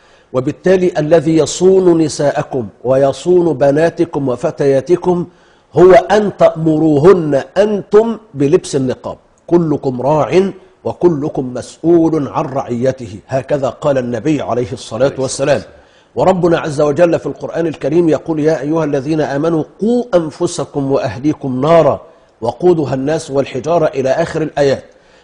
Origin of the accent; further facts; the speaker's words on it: Egypt; مع اخلاقياتنا كمصريين